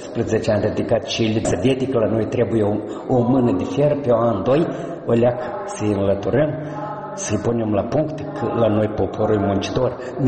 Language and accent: Romanian; Larga, Briceni District, Moldova; Eu știu aici din satul meu natal largă.